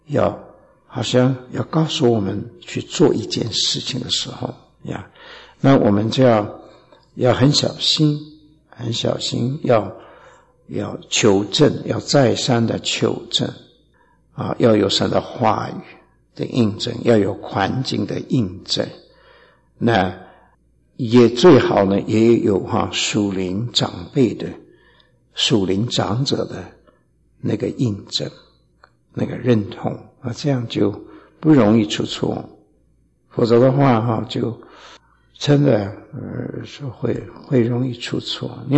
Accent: China; 正如我们中国人说哈，学无止境这样

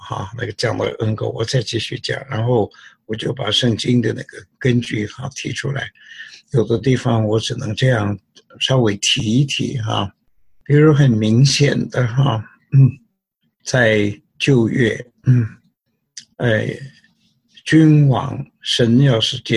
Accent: China; 好像 我们中国人呢，在古代呀，哈，那个皇帝他要封什么人

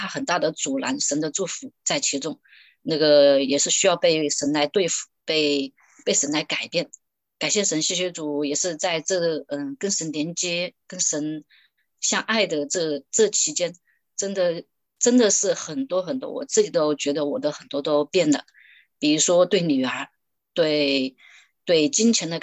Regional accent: China; 很小我们大陆这边的1分钱2分钱我们都攒在一个存钱罐里面，

